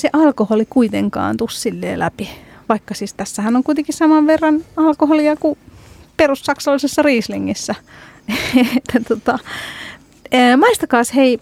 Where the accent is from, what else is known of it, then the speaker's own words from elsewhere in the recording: Hungary; Finnish is a second language; now in Finland; meillä Unkarissa, mistä minä olen kotoisin, niin siellä aina syödään kuin juodaan